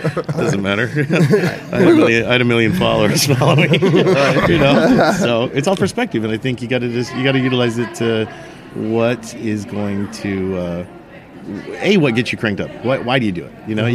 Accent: Salt Lake City, Utah, United States; So I grew up in Salt Lake City, Utah.

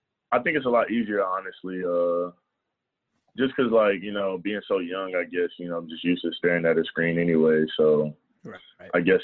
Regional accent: Texas, United States; also born or lived in Baltimore; I wanted to go to Texas just because of the lore, you know, growing up in Texas. I mean, even before I moved to Texas, like, Vince Young was just a man, and everybody saw that Rose Bowl game, like, mm-hmm. even from Baltimore.

